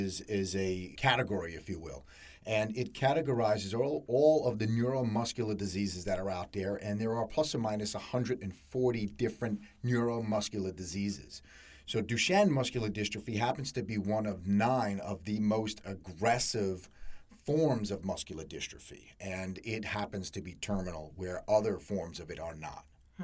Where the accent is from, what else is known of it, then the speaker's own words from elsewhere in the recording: New Jersey, United States; I'm from New Jersey.